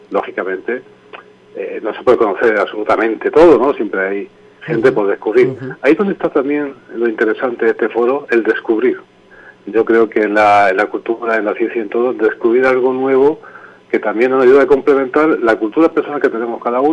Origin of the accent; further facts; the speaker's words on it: Andalusia, Spain; Somos almerienses y todos tenemos el mismo acento prácticamente. La comarca somos más o menos, somos pueblos vecinos